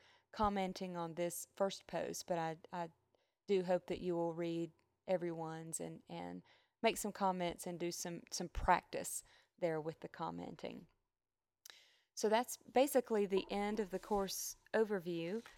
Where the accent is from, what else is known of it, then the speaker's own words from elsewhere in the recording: Atlanta, Georgia, United States; Grew up in Atlanta, lived my whole life there.